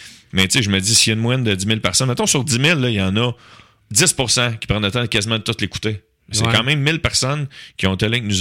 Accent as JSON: {"language": "French", "town": "Beauharnois", "region": "Quebec", "country": "Canada", "tie": "born there", "said": "c'est à Beauharnois, dans mon village natal"}